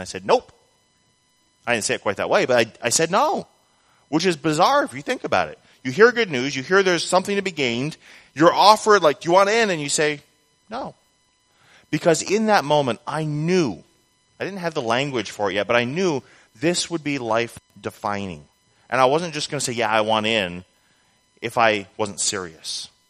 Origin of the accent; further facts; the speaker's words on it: New England, United States; I grew up in New England. New England is not a Christian place these days.